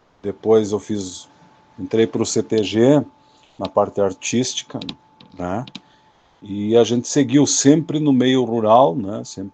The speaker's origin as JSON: {"language": "Portuguese", "town": "Água Doce", "region": "Santa Catarina", "country": "Brazil", "tie": "born or raised there", "said": "Então, é nessa forma que vem retratando aqui o local onde eu me criei. Ele é muito ligado ao tropeirismo, né? Água Doce tem esse nome por causa dos tropeiros."}